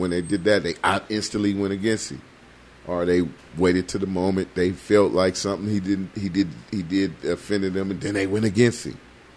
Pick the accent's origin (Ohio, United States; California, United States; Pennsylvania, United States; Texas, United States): California, United States; Oakland; well, I come from Oakland, California. You know what I'm saying? The birth of the Panthers and stuff like that.